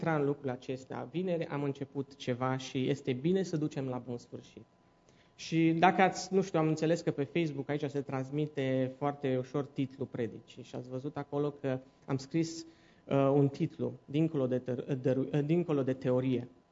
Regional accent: Cluj-Napoca, Cluj County, Romania; now in Uganda; vin din Cluj-Napoca și sunt misionar în Africa, în Uganda, slujesc de 7 ani de zile acolo

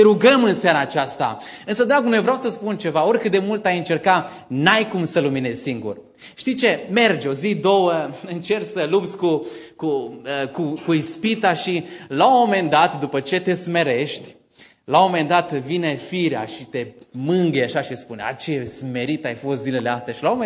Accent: Transylvania, Romania; also born or lived in Bucharest; eu sunt, adică am fost în București timp de 8 ani. Și m-am gândit că poate după 8 ani lumea nu-și mai dă seama că sunt din Ardeal.

